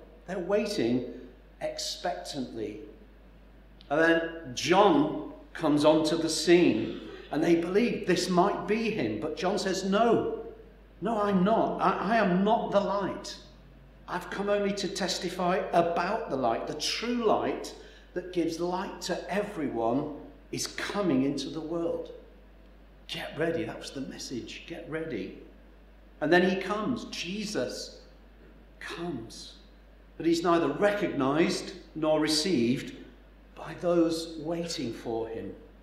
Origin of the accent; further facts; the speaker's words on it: Manchester, North West England, United Kingdom; The closest I can come to this is when I visit my hometown of Manchester. The area where I grew up has mostly been swallowed up by Manchester Airport.